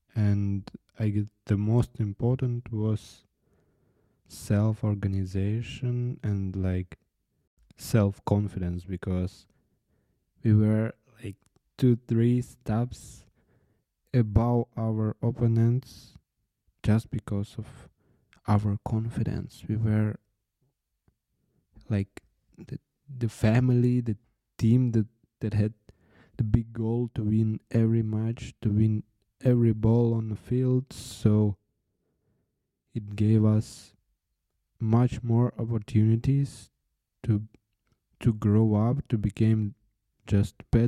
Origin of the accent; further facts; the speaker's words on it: Ukraine; English is a second language; because I'm Ukrainian, born and raised in Ukraine, so English is not my mother language.